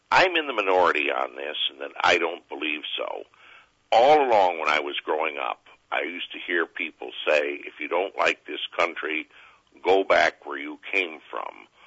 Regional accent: Hartford, Connecticut, United States; I always pointed out, I was from Hartford, Connecticut.

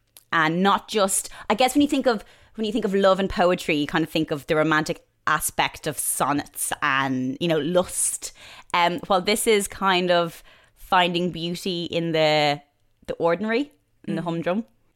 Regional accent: Ireland; now in London, United Kingdom; I love living here because I feel when I grew up in Ireland, I lived a very sheltered life in some way. I didn't really know many people with other religions or from different backgrounds. You come to London, you see that.

